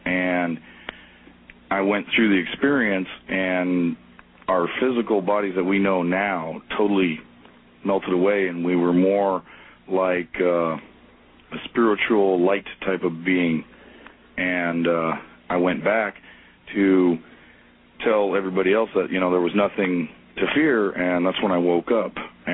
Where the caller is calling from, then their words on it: Omaha, Nebraska, United States; from Omaha, Nebraska.